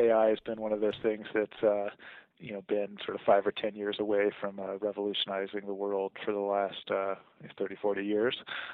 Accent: Virginia, United States; also born or lived in Germany; I was born in Germany, but have no real memory of that because it was my first two years, and then we spent a good deal of time in the Washington D.C. Area in the Virginia suburbs while my dad was at the Pentagon.

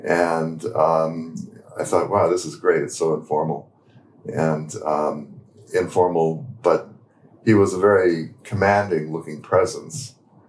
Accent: Santa Fe, New Mexico, United States; Which is my native place.

